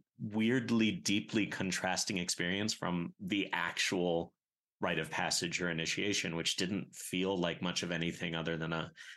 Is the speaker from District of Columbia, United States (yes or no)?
yes; Washington, District of Columbia, United States; I grew up in Washington, D.C., but my bar mitzvah was in Detroit.